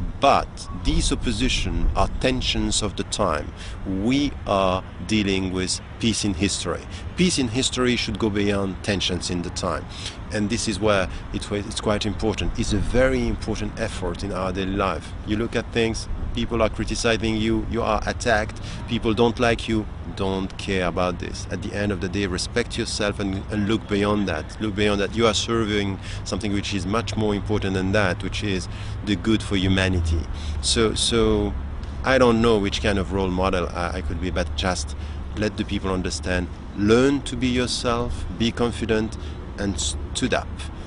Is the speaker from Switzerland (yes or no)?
yes; Switzerland; I was born and raised in Switzerland.